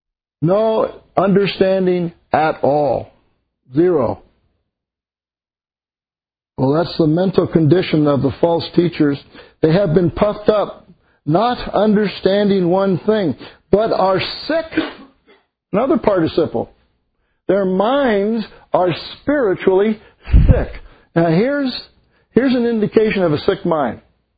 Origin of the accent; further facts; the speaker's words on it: United States; they told me that because I'm an American